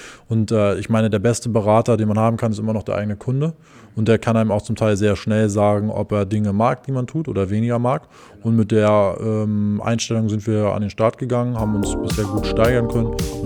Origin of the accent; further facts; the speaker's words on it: Schleswig-Holstein, Germany; Wir sind im Endeffekt Lübecker oder Ratzeburger. Also wir kommen aus Schleswig-Holstein.